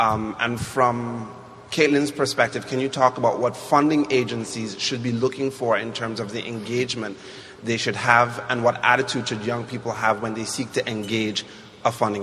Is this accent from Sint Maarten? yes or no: yes; Sint Maarten; I'm from St. Martin, which is in the Netherlands Antilles.